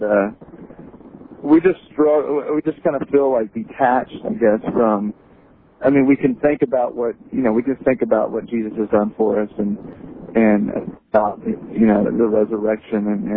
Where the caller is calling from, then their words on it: Round Rock, Texas, United States; in Round Rock.